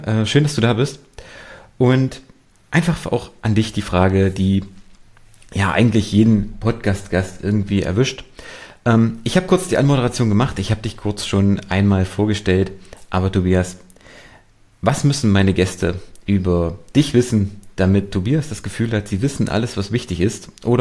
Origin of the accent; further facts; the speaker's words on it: Erfurt, Thuringia, Germany; ich komme aus Erfurt